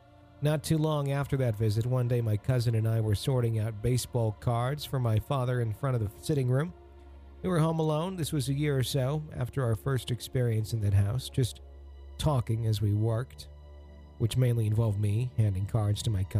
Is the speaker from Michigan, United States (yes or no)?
yes; Romeo, Michigan, United States; that was not the last of my adventures in that house in my hometown of Romeo, Michigan, where I live today.